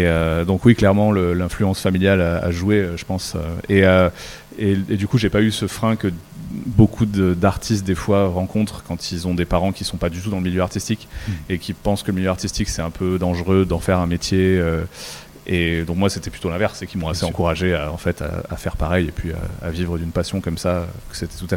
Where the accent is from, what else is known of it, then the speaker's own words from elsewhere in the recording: Aurillac, Auvergne-Rhône-Alpes, France; Je viens du Cantal, oui. Donc je suis originaire d'Aurillac. Et j'ai grandi un peu dans les montagnes aux alentours.